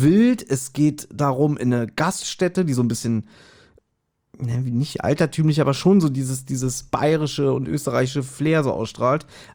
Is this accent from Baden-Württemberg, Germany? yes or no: no; Berlin, Germany; Ja, das ist so, wie wenn ich jetzt als Berliner probiere zu sechseln.